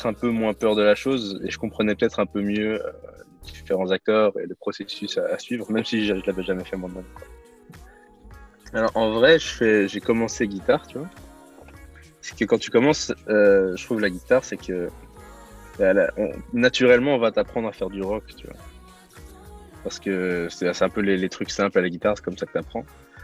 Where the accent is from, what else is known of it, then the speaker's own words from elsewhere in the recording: Belgium; now in Paris, France; je suis belge, mais j'habite à Paname